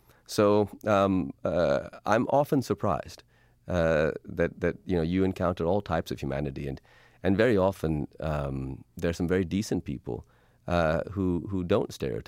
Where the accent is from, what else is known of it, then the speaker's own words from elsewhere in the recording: Pakistan; Well, that's because I'm Pakistani.